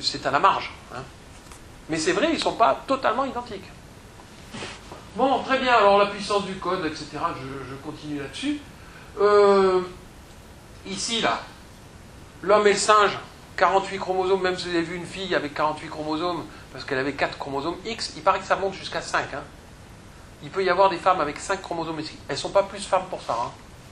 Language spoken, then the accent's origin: French; Marseille, Provence-Alpes-Côte d'Azur, France; Je suis marseillais.